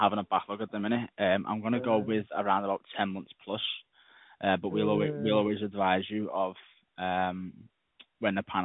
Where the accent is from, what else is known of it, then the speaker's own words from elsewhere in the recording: Liverpool, North West England, United Kingdom; So I'm from Liverpool